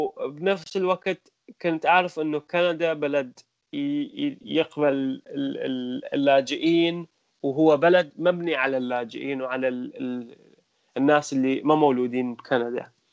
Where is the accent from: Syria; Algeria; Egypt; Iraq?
Iraq; moved away as an adult; now in Canada; أعطيتهم هواية أسباب إنه أنا من العراق وأكل يعني أكو يعني ماكو استقرار بالعراق وماكو أمان